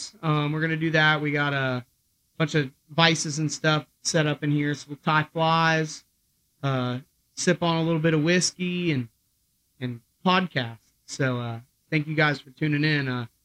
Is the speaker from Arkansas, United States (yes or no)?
no; Mims, Florida, United States; I was born and raised in Mims, lived here my whole life.